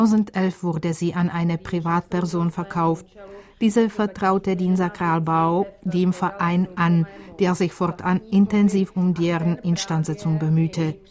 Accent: Czechia; Ich stamme selbst aus den Sudeten und kenne die Lage dort.

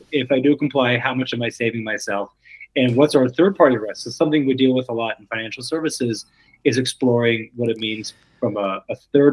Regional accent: Colorado, United States; in my home state of Colorado, we have a Colorado Privacy Act.

